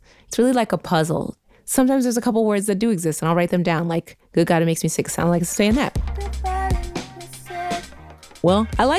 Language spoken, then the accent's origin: English; Philadelphia, Pennsylvania, United States; I'm from Philadelphia, and her church was really boring and I did not like going.